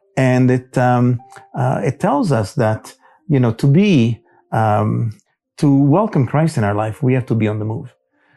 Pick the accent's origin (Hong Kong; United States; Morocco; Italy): Italy; I rely a lot on what I learned as a child back in Italy, in my hometown.